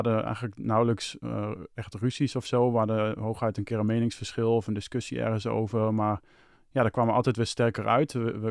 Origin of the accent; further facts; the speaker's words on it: Hengelo, Overijssel, Netherlands; born there; mijn verhaal begint in Hengelo. Dat is waar ik geboren ben. In Hengelo had ik een vriendin. Daar woonde ik mee samen.